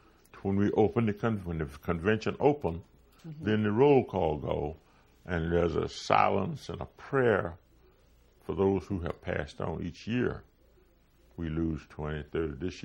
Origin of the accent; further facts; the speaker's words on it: Lawrenceville, Virginia, United States; Well, the boys from the Ville, I was from Lawrenceville, Danville, and Martinsville, all from the state of Virginia.